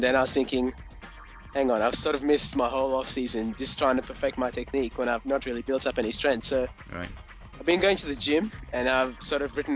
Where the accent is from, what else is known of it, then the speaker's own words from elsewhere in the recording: Australia; from Australia.